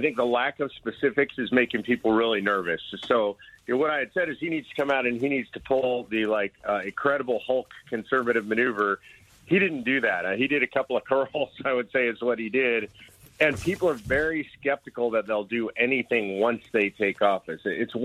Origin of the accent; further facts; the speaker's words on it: Texas, United States; I'm a Texan